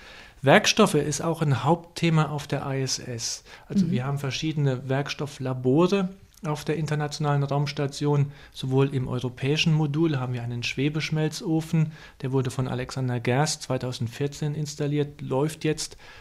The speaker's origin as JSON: {"language": "German", "region": "Saarland", "country": "Germany", "tie": "born or raised there", "said": "Dort habe ich meine Jugend verbracht. Klar, ich bin im Saarland aufgewachsen und mein Herz schlägt für Saarland."}